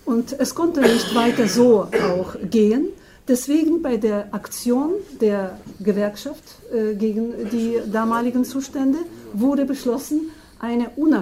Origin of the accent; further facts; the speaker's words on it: Donbas, Ukraine; German is a second language; moved away; Ich wurde geboren und bin aufgewachsen in Donbass. Mit 15 Jahren war ich schon im Bergwerk.